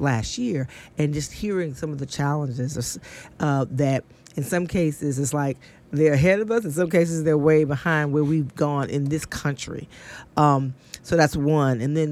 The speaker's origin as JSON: {"language": "English", "region": "Florida", "country": "United States", "tie": "born or raised there", "said": "I grew up in Florida, and what's happening in my home state as an example of regression"}